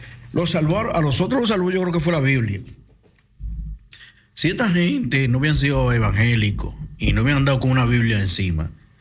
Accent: Dominican Republic; Cuando yo veo que pasan estos casos en mi país y viendo que esto pasó, no dan de una vez tregua a condenarlos a prisión de una vez, porque hay algo en la República Dominicana.

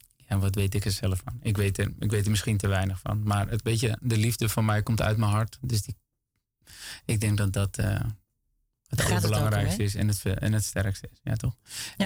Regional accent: Amsterdam, North Holland, Netherlands; ben ik echt een Molukker, maar ben ik vooral echt een Amsterdammer.

